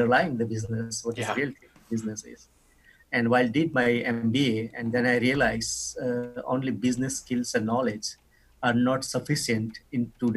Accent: Nepal; English is a second language; moved away as an adult; now in United States; I'm actually from Nepal, a very small country

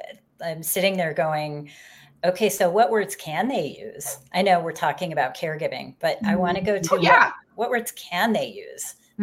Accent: Colorado Springs, Colorado, United States; now in Denver, United States; I grew up in Colorado Springs. I live in Denver.

